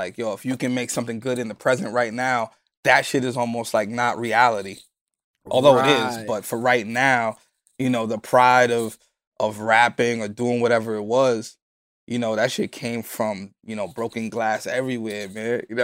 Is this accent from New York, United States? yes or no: yes; Bronx, New York, United States; Look at hip hop. Look at music. I'm from the Bronx.